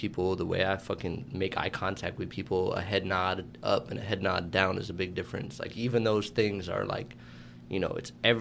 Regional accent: New York City, New York, United States; I grew up in Central Park and in Riverside Park. Those areas I know like the back of my hand.

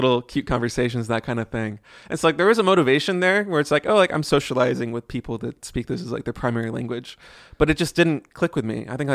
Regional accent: California, United States; Because I'm from California, and I just got with that friend group.

